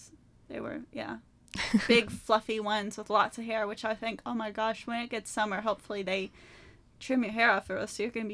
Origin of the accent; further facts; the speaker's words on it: Houston, Texas, United States; Like, I know, where I grew up in Houston, Galveston is quite close, which is an island